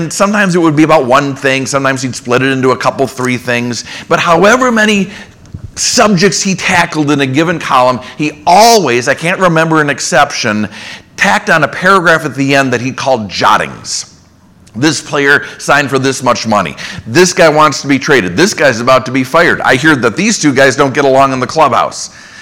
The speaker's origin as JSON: {"language": "English", "town": "Minneapolis", "region": "Minnesota", "country": "United States", "tie": "born or raised there", "said": "from my hometown newspaper, the Minneapolis Tribune"}